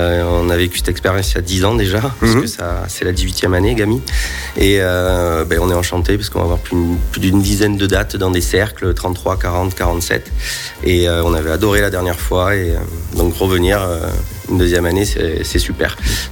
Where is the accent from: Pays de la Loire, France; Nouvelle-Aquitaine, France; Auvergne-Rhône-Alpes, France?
Nouvelle-Aquitaine, France; Bordeaux; on est bordelais, donc on a des contacts aussi sur des cinémas sur Bordeaux